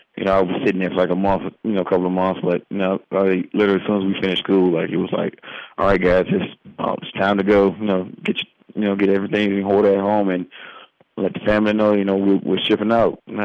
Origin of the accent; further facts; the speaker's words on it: Virginia, United States; No, I'm from Virginia. My wife's from Illinois.